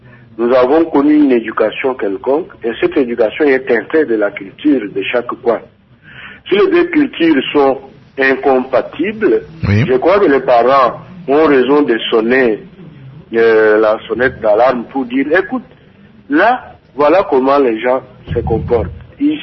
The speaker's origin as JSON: {"language": "French", "region": "Kasaï-Oriental", "country": "DR Congo", "said": "Prenons l'exemple qu'ici, chez nous, au Kasaï oriental"}